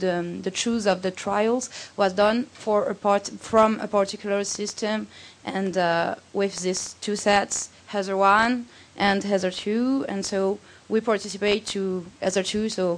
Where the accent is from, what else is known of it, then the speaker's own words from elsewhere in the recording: France; So this work is done with Nicolas Sodiber, Solange Rossato, and Jean-François Bonast, and we come from France.